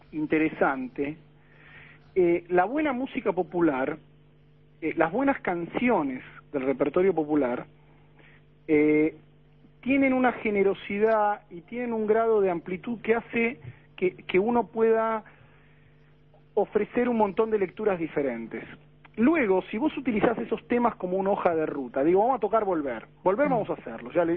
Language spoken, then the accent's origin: Spanish; Buenos Aires, Argentina; No, soy de la Capital Federal.